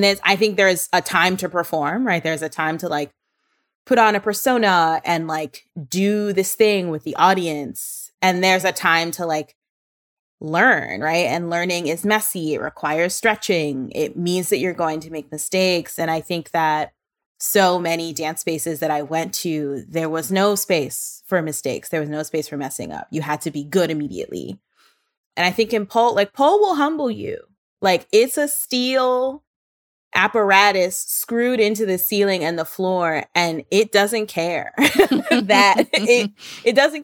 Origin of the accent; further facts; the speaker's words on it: Brooklyn, New York, United States; As my tagline suggests, I was born and raised in Brooklyn.